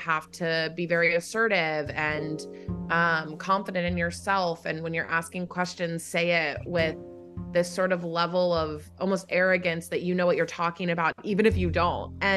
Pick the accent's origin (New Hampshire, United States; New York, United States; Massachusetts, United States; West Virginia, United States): West Virginia, United States; I grew up in a place in the country and in the world that is incredibly unique. West Virginia is honestly one of the most wonderful places